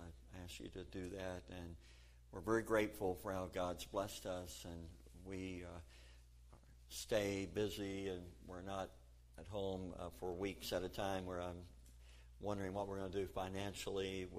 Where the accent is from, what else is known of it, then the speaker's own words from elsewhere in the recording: Carthage, Missouri, United States; born there; he pastored in Carthage, and I was born in Carthage. I don't know if you know, they have a place there called Precious Moments.